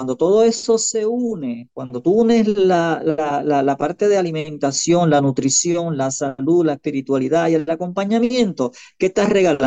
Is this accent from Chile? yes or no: no; Puerto Rico; Nos olvidamos que como buenos puertorriqueños, nosotros nos necesitamos uno a otro.